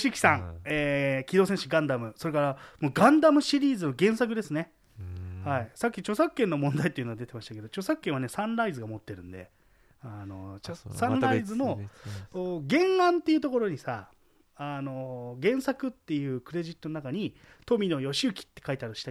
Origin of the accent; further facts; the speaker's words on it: Odawara, Kanagawa, Japan; 我々ね小田原市出身ですけども